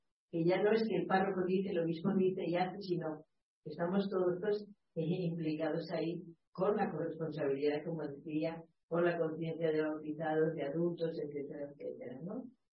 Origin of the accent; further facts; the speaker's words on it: Castile, Spain; Yo soy de Castilla, hay muchos pueblos que no tienen sacerdotes